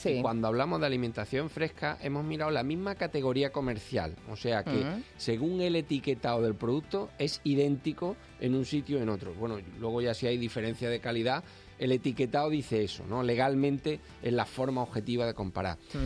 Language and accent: Spanish; Granada, Andalusia, Spain; el supermercado Dani de Granada, de mi tierra.